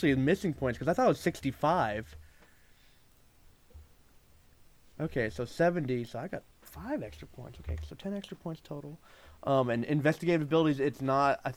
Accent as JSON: {"language": "English", "country": "New Zealand", "said": "I'm not Australian, I'm New Zealand."}